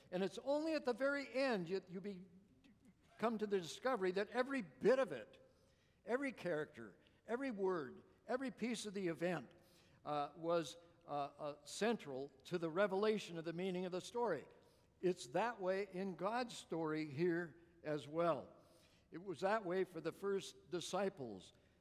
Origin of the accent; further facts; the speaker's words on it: Minnesota, United States; I know, I'm half of that base, you know, in me, and I grew up in Minnesota, so.